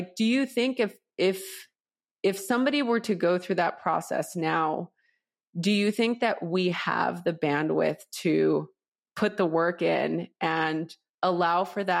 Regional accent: Los Angeles, California, United States; now in Los Angeles, United States; I grew up in East LA, you know, gang violence, all that stuff.

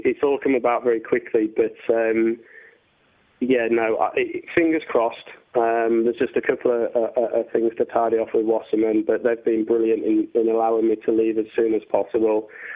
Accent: Hull, Yorkshire and the Humber, United Kingdom; I am a Yorkshireman and I am from Hull

